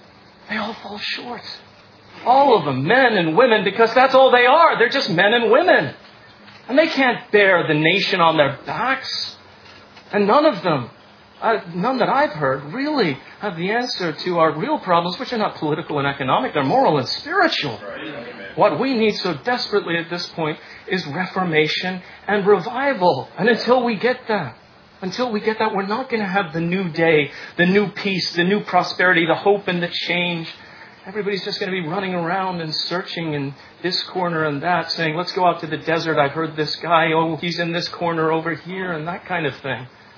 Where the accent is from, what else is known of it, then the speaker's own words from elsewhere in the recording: England, United Kingdom; now in United States; I watch it as an Englishman in one sense, I still don't have my citizenship, I'm working on it